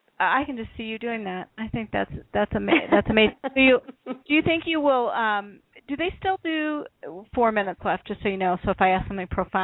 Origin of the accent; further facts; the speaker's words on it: Iowa, United States; also born or lived in Minnesota / California; now in Maine, United States; I actually grew up in Iowa, went back to Minnesota. I was born in Minnesota, went back to Minnesota. But from Minnesota, I actually moved to California.